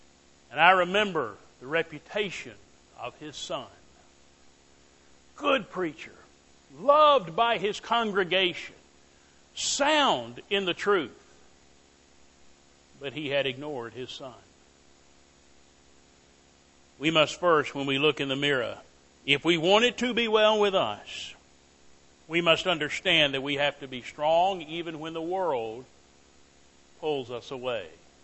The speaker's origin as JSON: {"language": "English", "town": "Tuscaloosa", "region": "Alabama", "country": "United States", "said": "I'm from Tuscaloosa, Alabama."}